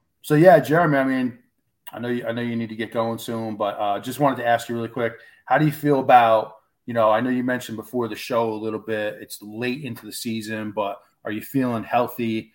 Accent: New Jersey, United States; I'm from New Jersey, New York. I'm a Knicks fan.

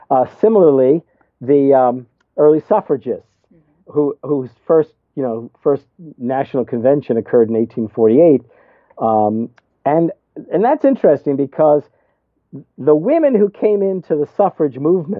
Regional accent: New York, United States; So, and I live in the great German-American state of Wisconsin now. I grew up in the New York area.

